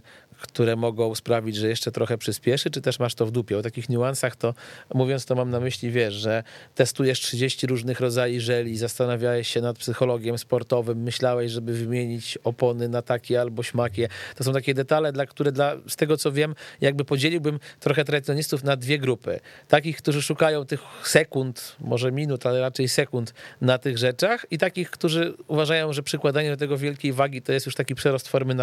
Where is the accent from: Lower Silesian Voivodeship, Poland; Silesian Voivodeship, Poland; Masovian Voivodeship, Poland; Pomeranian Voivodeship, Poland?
Masovian Voivodeship, Poland; Płock; jako że ja pochodzę z Płocka, to akurat wiem